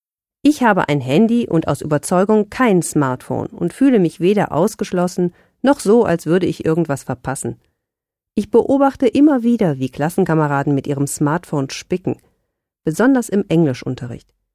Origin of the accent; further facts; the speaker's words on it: Schleswig-Holstein, Germany; Ich bin auf einem Bauernhof bei Salzau in Schleswig-Holstein aufgewachsen